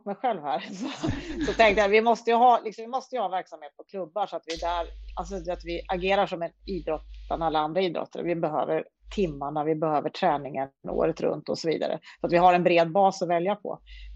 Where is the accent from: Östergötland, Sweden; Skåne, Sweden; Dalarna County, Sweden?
Östergötland, Sweden; Finspång; när jag växte upp i Finspång, då kunde jag ta med en bollväska ut på ett hål och ställa mig och slå bollar.